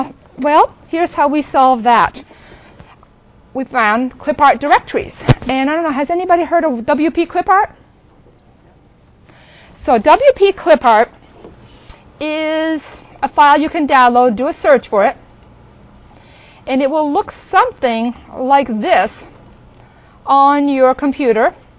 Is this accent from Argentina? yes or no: no; France; accent: French; English is a second language; If you remember my French accent, you'll remember that it's